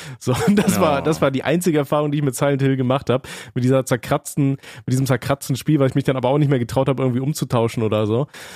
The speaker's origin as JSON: {"language": "German", "town": "Aachen", "region": "North Rhine-Westphalia", "country": "Germany", "said": "bei uns in Aachen"}